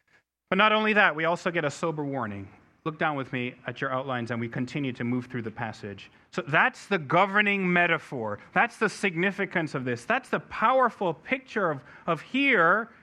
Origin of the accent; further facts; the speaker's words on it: Jamaica; I grew up in Jamaica, like the island, not Queens, you know, but on the island.